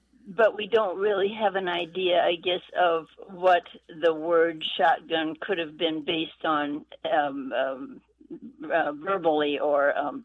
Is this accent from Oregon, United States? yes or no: no; Santee, California, United States; Hello, this is … I'm from Santee, California.